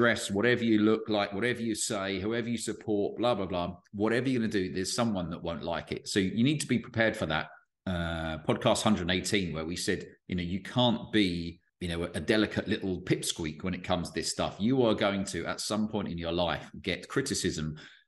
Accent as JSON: {"language": "English", "region": "England", "country": "United Kingdom", "said": "to state the obvious, I am from England"}